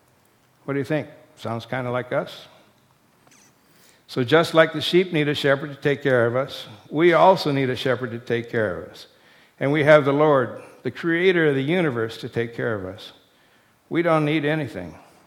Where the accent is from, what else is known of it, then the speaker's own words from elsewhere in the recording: Japan; now in United States; when I was growing up in Japan as a missionary kid